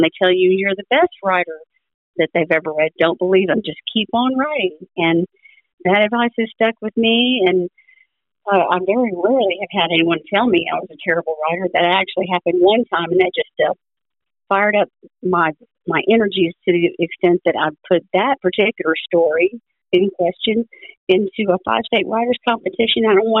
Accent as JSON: {"language": "English", "town": "Union Grove", "region": "Alabama", "country": "United States", "tie": "born or raised there", "lives_now": "Fairhope, United States", "said": "I was raised pretty much in North Alabama on my grandparents' farm in Union Grove. So I could say I'm just about a native Alabamian, about as much as you could get."}